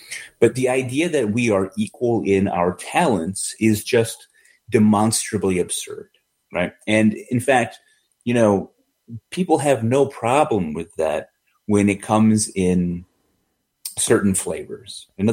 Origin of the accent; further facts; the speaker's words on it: Middletown, Connecticut, United States; I'm from Middletown, Connecticut, okay?